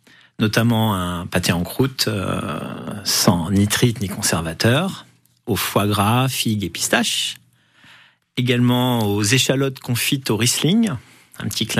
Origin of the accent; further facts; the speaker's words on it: Lescure-d'Albigeois, Occitanie, France; Je suis près d'Albi, à l'escure d'Albigeois.